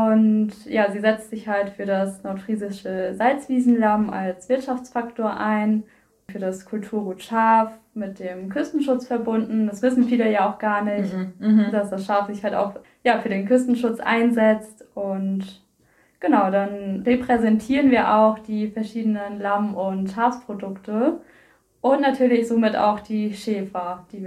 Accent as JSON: {"language": "German", "region": "Schleswig-Holstein", "country": "Germany", "said": "ich komme aus Kollmittel, bin 24 Jahre alt und ich bin die derzeit amtierende nordfriesische Lammmajestät."}